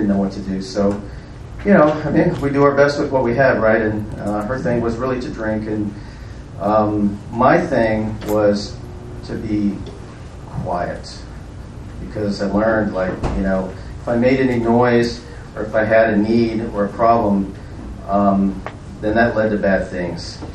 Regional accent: St. Louis, Missouri, United States; I was born in St. Louis, Missouri. Born and raised there to a single mom who was very, very stressed and drank a lot and had one brother.

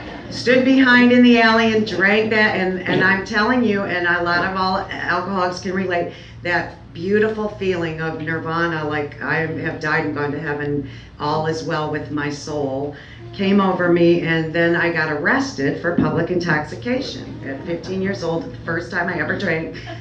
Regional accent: Cleveland, Ohio, United States; I'm from Cleveland, Ohio. I don't know if there's any Clevelanders out there, but I still love Cleveland.

